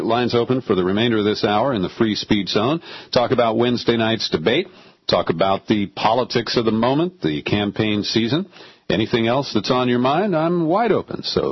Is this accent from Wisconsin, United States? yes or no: no; Cincinnati, Ohio, United States; I grew up in Cincinnati, where there was a Wurzelbacher in my high school class.